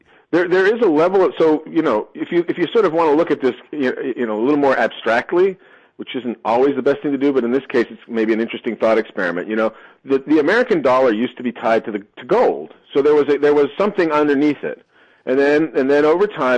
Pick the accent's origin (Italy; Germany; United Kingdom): United Kingdom; England; moved away as an adult; now in New York, United States; So when I moved to New York in 1990, I was a lawyer before I became a writer, and I moved to America from England, and my first job was at Milbank Twee.